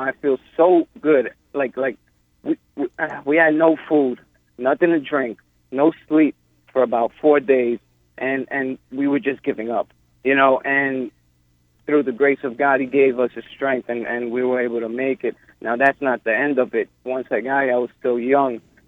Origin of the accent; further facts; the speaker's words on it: El Salvador; moved away; When I was younger, I was coming from El Salvador, actually, and I found myself in the desert.